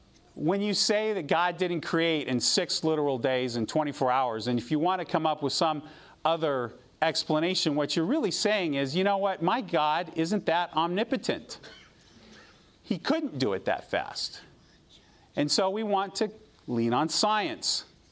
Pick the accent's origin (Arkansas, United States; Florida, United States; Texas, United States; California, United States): California, United States; Loma Linda; I grew up here in Loma Linda, and I don't think that I'm that much different than anybody else who grew up here in Loma Linda.